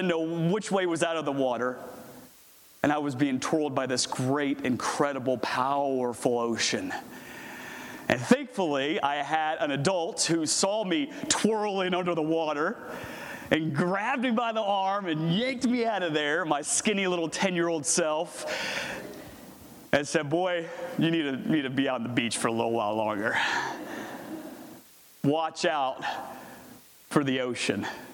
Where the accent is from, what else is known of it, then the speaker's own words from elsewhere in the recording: Virginia, United States; Not only because I grew up near the ocean, because I'm from Virginia and right on the water